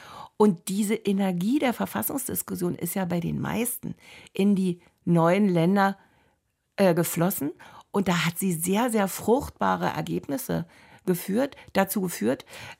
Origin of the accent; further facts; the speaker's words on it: eastern Germany, Germany; als wir sozusagen Ost-West zusammensaßen und wir als Ostdeutsche erstmal unsere Kompetenz beweisen mussten